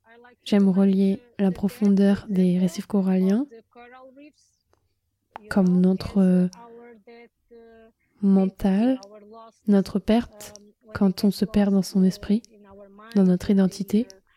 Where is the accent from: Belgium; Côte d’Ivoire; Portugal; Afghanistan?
Portugal; Albufeira, Faro; En 2020, je suis revenue à Albufeira, ma ville natale, où je vis et travaille actuellement.